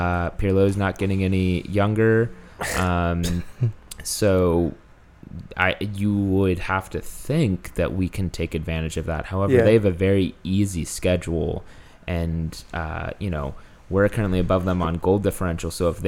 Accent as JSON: {"language": "English", "town": "Houston", "region": "Texas", "country": "United States", "said": "And I say this, and I'm from Houston. I do not like Dallas."}